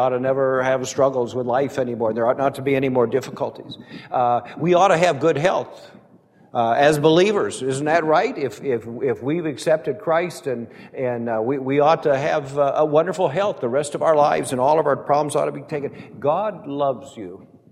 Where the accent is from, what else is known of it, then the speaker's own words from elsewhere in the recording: Brainerd, Minnesota, United States; but I was raised in Brainerd, Minnesota, which is about 120 miles below International Falls